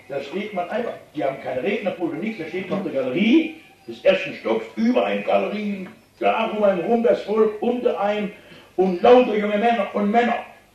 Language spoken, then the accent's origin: German; North Rhine-Westphalia, Germany; ich komme aus dem Lande Nordrhein-Westfalen, das ja für Württemberg beinahe Ausland ist.